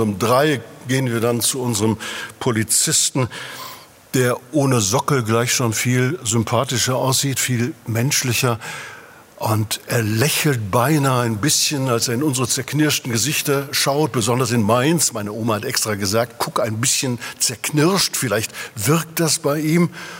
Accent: Lüdenscheid, North Rhine-Westphalia, Germany; Ich bin in Lüdenscheid aufgewachsen, im Sauerland.

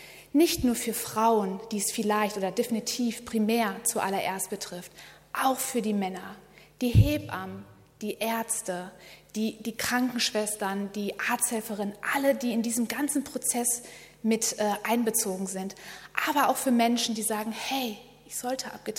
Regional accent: Bochum, North Rhine-Westphalia, Germany; Ich bin 32 Jahre alt und ich komme aus Bochum, aus dem schönen Ruhrgebiet.

